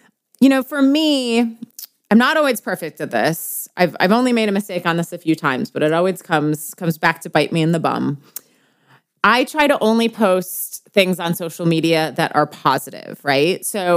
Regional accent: Wisconsin, United States; I was just talking to the Secretary of State of my home state of Wisconsin

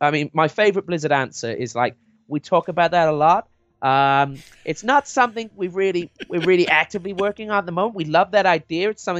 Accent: England, United Kingdom; accent: English; Because I'm English.

